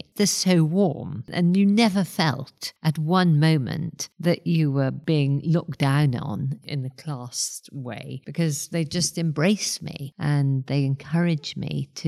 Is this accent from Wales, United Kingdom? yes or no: yes; Wales, United Kingdom; So I grew up in Wales and we had a small farm on the Welsh borders.